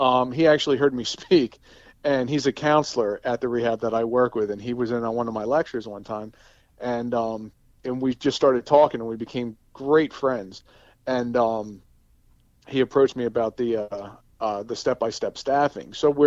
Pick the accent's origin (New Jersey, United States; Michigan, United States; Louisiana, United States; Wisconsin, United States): New Jersey, United States; Marlton; Okay, I'm from Marlton. I'm in South Jersey.